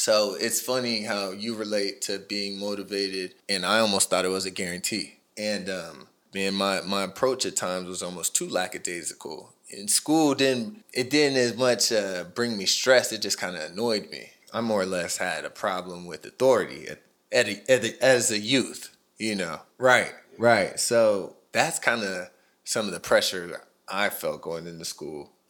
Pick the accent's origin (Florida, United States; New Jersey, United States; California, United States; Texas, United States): Texas, United States; Plano; I'm from Plano, Texas, with, you know, a suburb in Dallas.